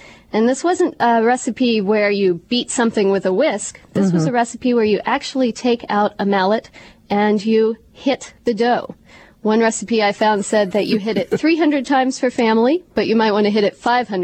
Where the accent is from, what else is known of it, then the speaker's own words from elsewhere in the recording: Appalachia, United States; I'm from Appalachia, and I'm from a long line of Appalachian cooks.